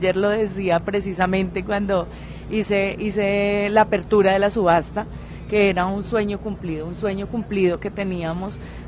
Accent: Rioblanco, Tolima, Colombia; yo soy del sur del Tolima, yo soy de un municipio muy cercano acá a Planadas que se llama Río Blanco, Tolima, y nosotros, por supuesto, allá también somos cafeteros.

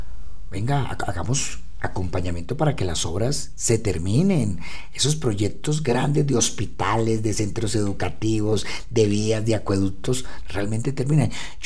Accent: Colombia; Yo también me pregunto eso como colombiano.

